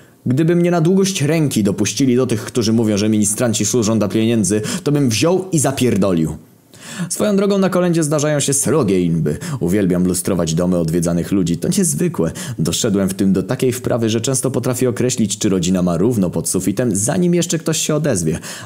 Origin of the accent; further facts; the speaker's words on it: South, Poland; Jestem z południa, więc zwykle było w góry